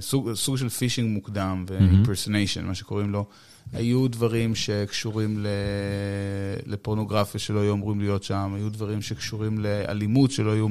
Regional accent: Bnei Brak, Tel Aviv District, Israel; כן, גדלתי בבני ברק בכלל.

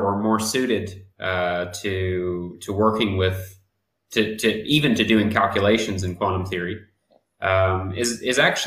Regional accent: Oklahoma, United States; moved away as an adult; now in Oxford, United Kingdom; I came over from the U.S. I'm from Oklahoma originally, and I came on a two-month exchange program.

